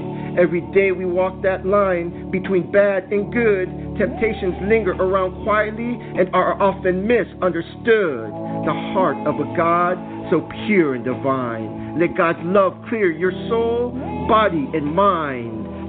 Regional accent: Miami, Florida, United States; now in Orlando, United States; I am a poet here in Orlando, Florida right now. Originally, I'm from Miami. That is my hometown.

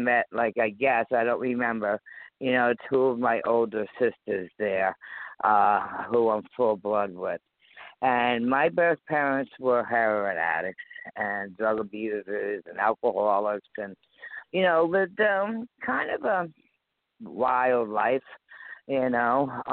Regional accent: New York, United States; born there; But again, I was born down in Manhattan at the Metropolitan Hospital in New York.

